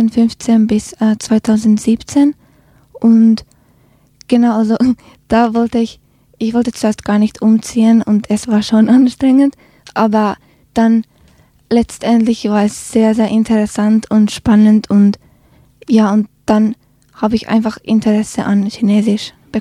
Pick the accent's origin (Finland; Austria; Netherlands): Finland; Helsinki, Uusimaa; German is a second language; now in Tübingen, Germany; Und ich komme aus Süden, aus Helsinki. Und da ist die Landschaft ein bisschen anders als zum Beispiel hier in Tübingen.